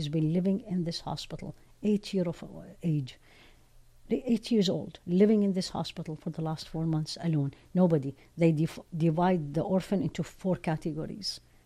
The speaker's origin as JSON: {"language": "English", "country": "Iraq", "tie": "born or raised there", "said": "I grew up in Iraq."}